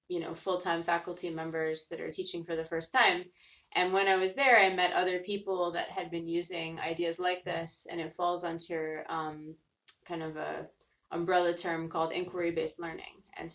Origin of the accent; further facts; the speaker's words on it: United States; moved away as an adult; So, you know, as you know, I'm originally from the US, as everyone immediately can tell from my accent.